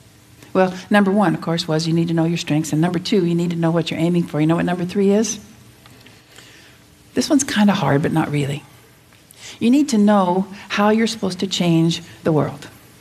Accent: Las Vegas, Nevada, United States; So I sort of agreed to teach, but I grew up in Las Vegas. Okay, my dad was a preacher in Las Vegas. I was a city girl through and through in Idaho.

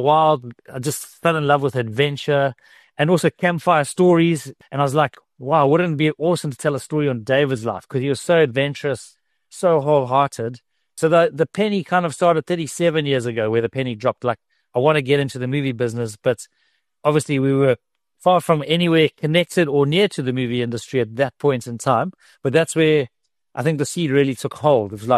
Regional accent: Zimbabwe; So as a kid, we grew up in Zimbabwe, actually, out of interest.

